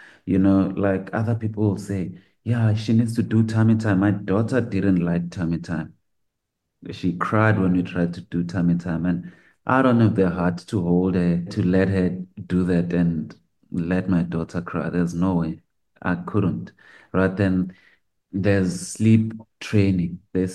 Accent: Soweto, Gauteng, South Africa; Like for me, I know I was born in Soweto. I got raised by my beautiful parents.

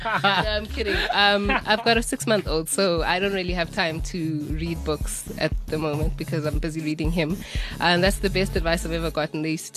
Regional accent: Soweto, Gauteng, South Africa; I am 23. I'm from Soweto, Deep Kloof to be exact.

